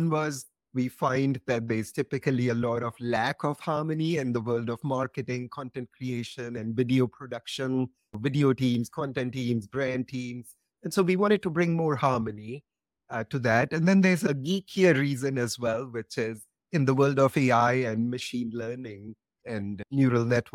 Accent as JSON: {"language": "English", "country": "India", "tie": "born or raised there", "moved": "yes", "lives_now": "United States", "said": "I grew up in India and came to the US more than half life back. So I've lived more than half my life here."}